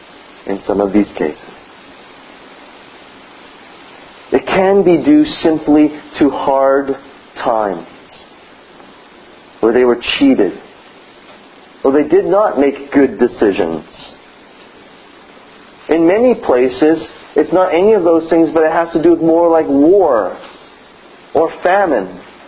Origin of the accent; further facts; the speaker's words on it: Canada; But we're Canadian, so...